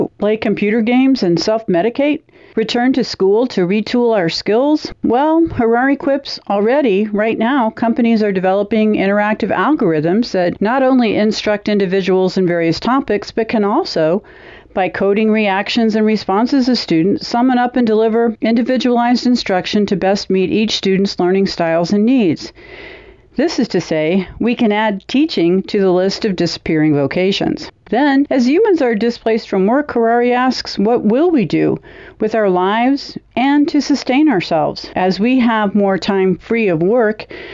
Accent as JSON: {"language": "English", "town": "Dodge City", "region": "Kansas", "country": "United States", "said": "from Dodge City, Kansas"}